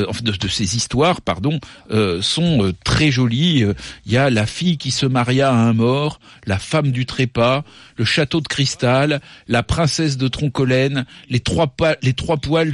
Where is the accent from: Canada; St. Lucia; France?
France; Brittany; accent: Breton; pardonnez-moi encore pour mon accent breton.